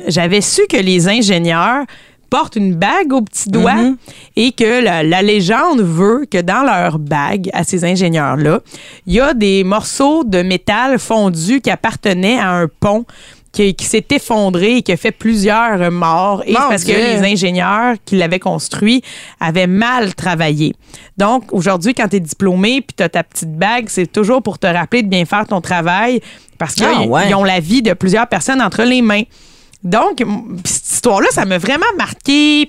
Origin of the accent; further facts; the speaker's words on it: Saint-Norbert, Quebec, Canada; dans mon rang, chez nous, à Saint-Norbert, chez mes parents, il y a un petit pont